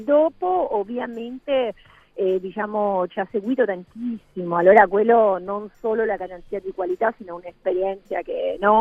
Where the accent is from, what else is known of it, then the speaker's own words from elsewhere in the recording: Argentina; Italian is a second language; also born or lived in Rome, Italy; now in Brussels, Belgium; io tra l'altro vivo a Bruxelles. Allora, io sono argentina, però per il lavoro che fa mio marito, che è italiano, ho vissuto tanto a Roma, adesso vivo a Bruxelles